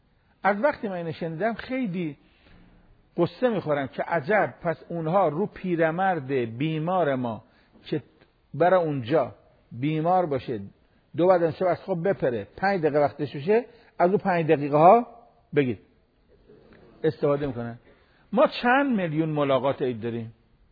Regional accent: Iran; now in Europe; تا فهمید من ایرانیم.

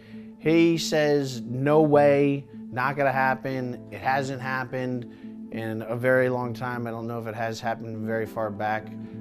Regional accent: Florida, United States; moved away as an adult; now in Philadelphia, United States; I grew up in Florida. I moved to Philadelphia in 2001, I went to school at Villanova University.

